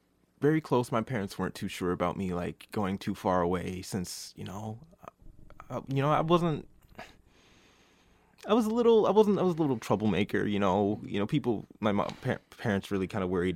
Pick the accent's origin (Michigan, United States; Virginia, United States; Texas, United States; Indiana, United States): Michigan, United States; I'm from West Isle of Michigan. It's like around 15 minutes from Holland, Michigan. So it's nice and country, you know, very peaceful, very quiet.